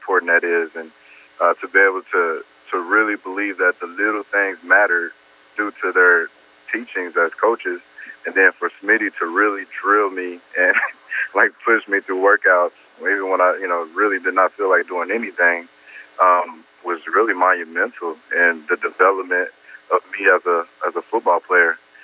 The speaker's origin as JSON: {"language": "English", "town": "Arlington", "region": "Texas", "country": "United States", "tie": "born or raised there", "lives_now": "Trophy Club, United States", "said": "Texas is home for me. I was raised in Arlington, and now me and my wife live in Trophy Club, Texas."}